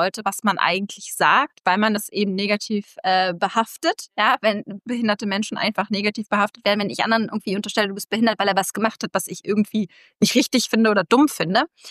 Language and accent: German; Berlin, Germany; Ich komme aus Berlin, hier spricht man auch ein bisschen anders